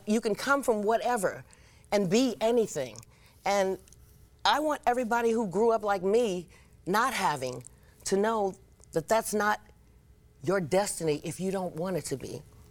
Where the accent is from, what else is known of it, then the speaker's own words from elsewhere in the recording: Compton, California, United States; it's only because I say I grew up I'm from Compton.